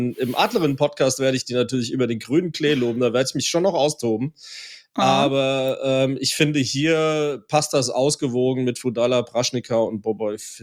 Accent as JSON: {"language": "German", "town": "Frankfurt", "region": "Hesse", "country": "Germany", "said": "Und als Frankfurter muss ich es natürlich gut finden"}